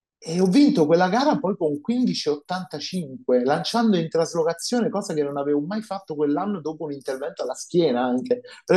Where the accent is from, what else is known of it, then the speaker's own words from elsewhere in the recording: Naples, Campania, Italy; moved away; io sono napoletana e nonostante io vivi ormai da 22 anni nelle Marche e quindi sono per metà marchigiana